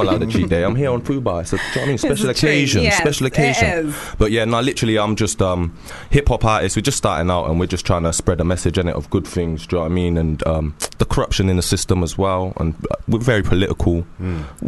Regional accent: Oxford, South East England, United Kingdom; I come from Oxford area with a collective

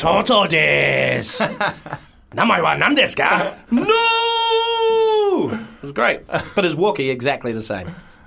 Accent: New Zealand; Well, I kind of feel like, as a New Zealander over here, a lot of people just presume that I can speak Māori.

